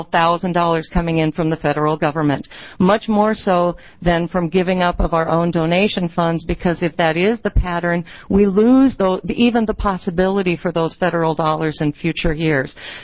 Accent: Springfield, Oregon, United States; I'm from Springfield, Oregon.

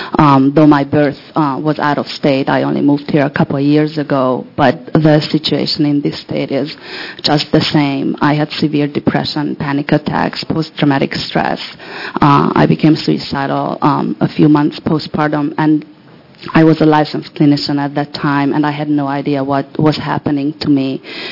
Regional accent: Corvallis, Oregon, United States; I'm from Corvallis.

